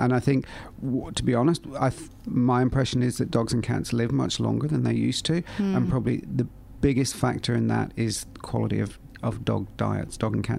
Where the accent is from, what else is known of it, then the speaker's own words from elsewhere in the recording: Ireland; now in Australia; I grew up with horses in Ireland, and it's very different there.